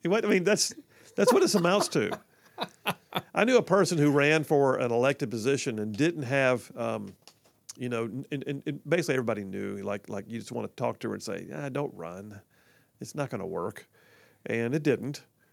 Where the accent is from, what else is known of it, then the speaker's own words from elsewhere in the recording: Huntsville, Alabama, United States; I'm from Huntsville originally. A lot of my family's still there.